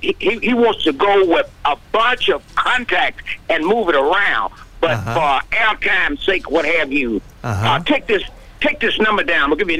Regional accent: Dodgeville, Mississippi, United States; there's a hanging in my hometown down in Dodgeville, Mississippi, many, many years ago.

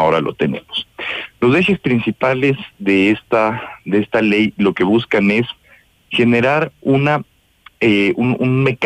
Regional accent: Ecuador; nosotros como ecuatorianos tenemos consagrado el derecho a la protección de nuestros datos personales

